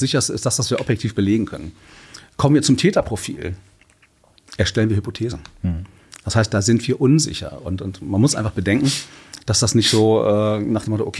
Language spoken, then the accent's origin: German; Hanover, Lower Saxony, Germany